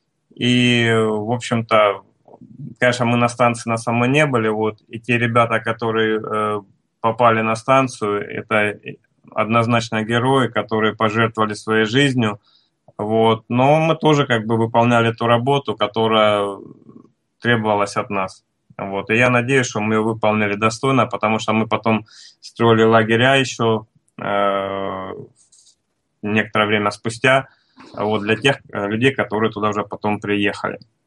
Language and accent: Russian; Krasnodar Krai, Russia; Сам я родом с Кубани, у меня отец кубанский казак.